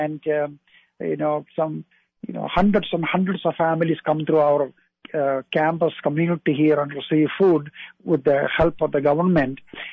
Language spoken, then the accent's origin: English; India; And, having born and raised in India, of course, I was always concerned about over 1 billion people live in the country.